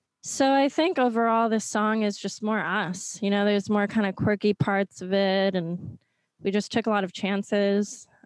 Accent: New York, United States; I mean, we're from New York.

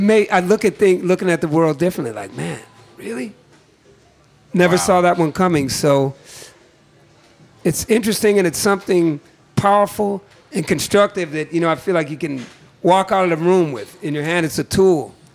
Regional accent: California, United States; I mean, I'm from California, but I go back to the Revolutionary War.

